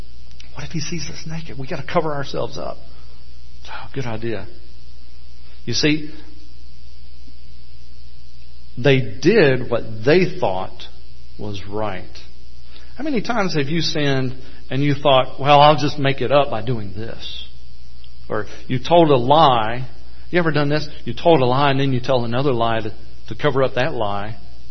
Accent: Georgia, United States; You know, I'm originally from Georgia.

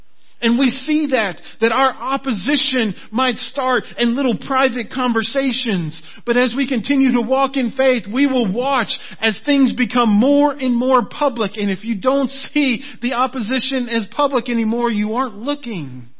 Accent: Florida, United States; Now, I grew up in Florida, and every time we went fishing, we would see alligators all over the place.

